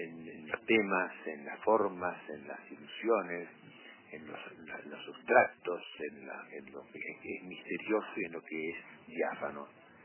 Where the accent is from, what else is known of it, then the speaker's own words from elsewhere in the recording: Uruguay; nosotros somos República Oriental del Uruguay